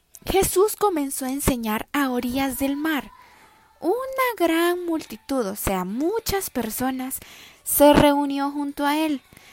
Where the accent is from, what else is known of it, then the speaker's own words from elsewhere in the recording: El Salvador; de El Salvador.